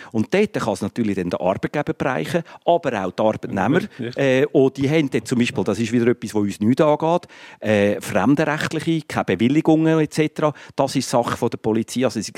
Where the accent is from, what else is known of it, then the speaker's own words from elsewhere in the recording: Switzerland; als Schweizer und als Schweizer finde ich das richtig.